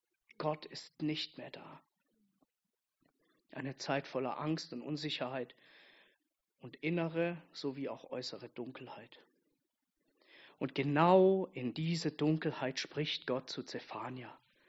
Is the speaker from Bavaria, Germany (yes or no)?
yes; Bamberg, Bavaria, Germany; Ich bin aus Bamberg, hier aus der Riverside-Kirche